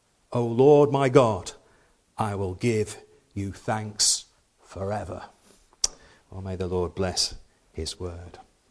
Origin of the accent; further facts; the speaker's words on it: United Kingdom; Even a stiff upper lip, being British, doesn't get us away from what churns within our hearts.